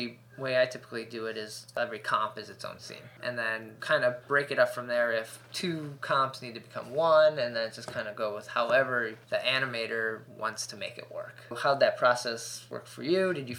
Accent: United States; And so as an American who does everything online, orders tickets, books flights, travels

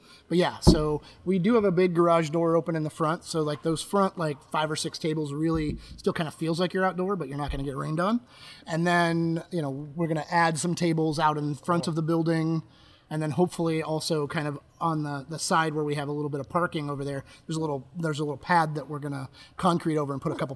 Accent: Kansas, United States; also born or lived in South Carolina; now in Chicago, United States; So we grew up in Kansas.

